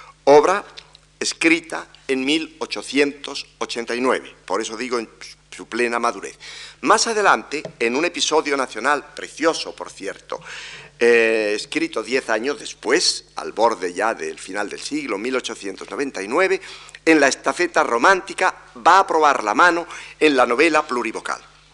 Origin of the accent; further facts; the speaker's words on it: Spain; los ingleses son gente más aficionada a escribir carta de lo que lo somos los españoles.